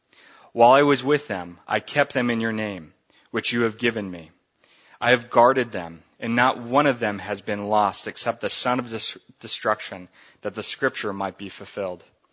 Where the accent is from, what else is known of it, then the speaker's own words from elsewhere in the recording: Long Island, New York, United States; Well, for me, I'm from Long Island, New York. So I know my last meal would have to include some real authentic New York pizza.